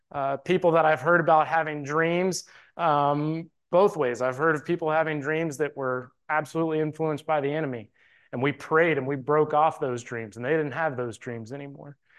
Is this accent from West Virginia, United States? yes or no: yes; Keyser, West Virginia, United States; I'm from Keyser, West Virginia, where my wife and I are from, and Joel and April live there too